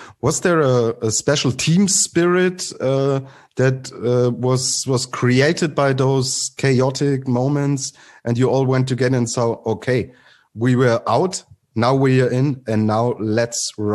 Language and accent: English; Germany; I'm from Germany.